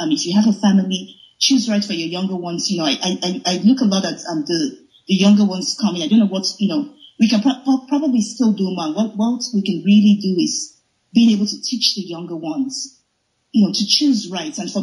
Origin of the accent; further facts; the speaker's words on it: Nigeria; now in Canada; now I'm settled in Canada, you know, I am from Nigeria, but I'm settled in Canada.